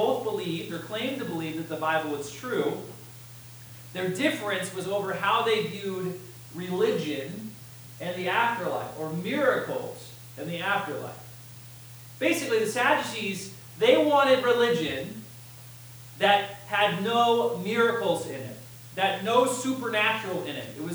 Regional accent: New England, United States; When I grew up in New England, we had various family members

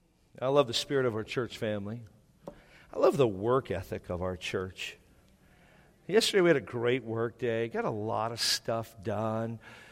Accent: Washington, United States; And now, I grew up in Washington. And when it rains, I'm not thankful. So I'm thankful to live here.

